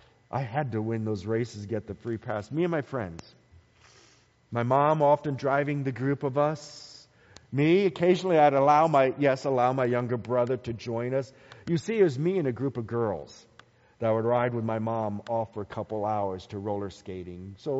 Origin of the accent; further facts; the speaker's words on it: Bowie, Maryland, United States; Growing up in Bowie, Maryland, there is a place I would be on Friday nights.